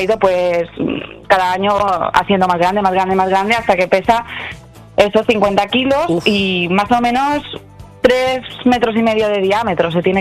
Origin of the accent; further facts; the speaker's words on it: Porreres, Balearic Islands, Spain; yo soy de Porreres, ¿vale? Es un pueblo del interior de Mallorca.